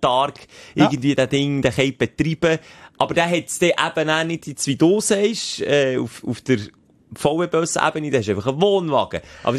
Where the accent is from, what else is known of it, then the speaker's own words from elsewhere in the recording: Gümmenen, Bern, Switzerland; Also jetzt Gümmen, wo ich aufgewachsen bin, haben wir auch einen